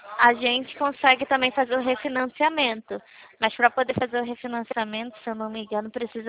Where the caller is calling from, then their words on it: Rio de Janeiro, Brazil; eu falo do Rio de Janeiro. Centro